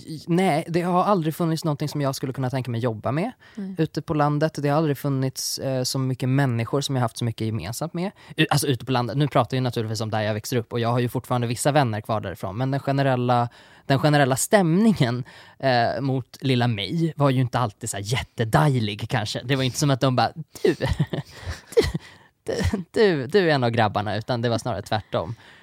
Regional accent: Tensta, Uppsala County, Sweden; Jag är från en liten by En liten, liten by som ligger norr om Uppsala. Mm. Byn heter Tensta.

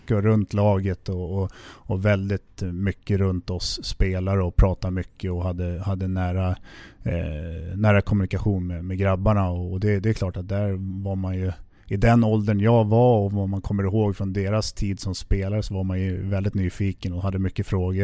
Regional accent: Sweden; och jag kom från Sverige och vi hade en tjeck och en slovak

